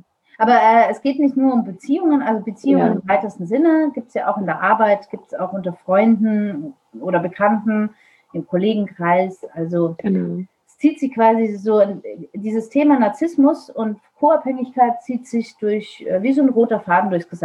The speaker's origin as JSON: {"language": "German", "region": "Vienna", "country": "Austria", "tie": "born there", "said": "Ich bin gebürtige Wienerin."}